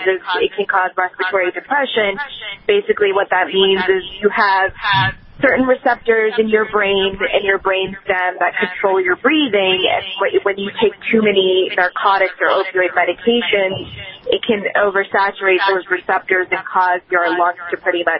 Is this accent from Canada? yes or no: no; Maryland, United States; There's, even in my state, my home state of Maryland, where it is legal for medicinal purposes